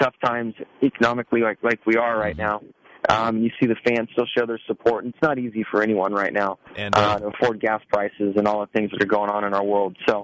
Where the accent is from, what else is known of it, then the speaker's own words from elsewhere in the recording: California, United States; Growing up in Southern California, I thought I was going to race Indy cars, so Indy has a very special place in my heart